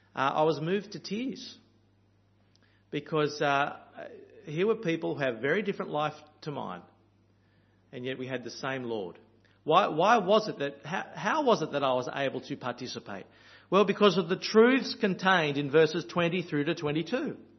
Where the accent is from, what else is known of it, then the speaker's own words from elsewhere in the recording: Australia; because I hear an Australian accent, all of a sudden we have an instant connection.